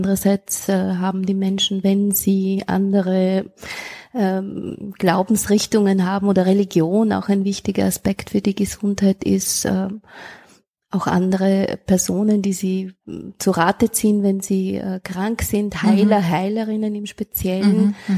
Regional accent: Austria; Das ist ja bei uns in Österreich jetzt absolut nicht möglich oder wird einfach nicht gemacht, jedenfalls nicht in der Stadt, vielleicht am Land

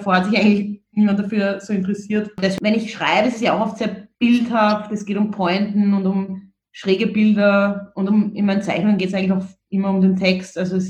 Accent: Vienna, Austria; mit dem man irgendwie so aufgewachsen ist in Wien

